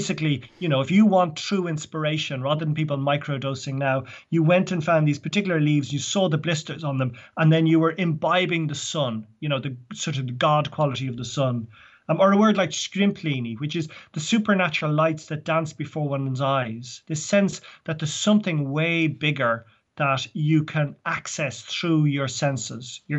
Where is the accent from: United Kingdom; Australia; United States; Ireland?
Ireland; Donnybrook, Leinster; also born or lived in West Kerry; As you say, that life of growing up in Donnybrook in the 1970s with Star Wars and Jaws and E.T. and things, and then the other life down in West Kerry with sort of ex-Blasket Islanders now living on the mainland